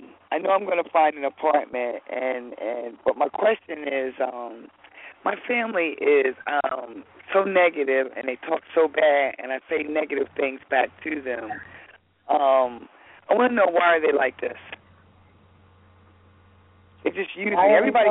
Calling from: New Jersey, United States; I'm calling from New Jersey.

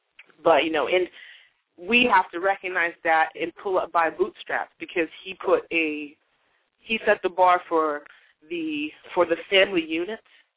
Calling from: Queens, New York, United States; I'm calling from Queens, New York.

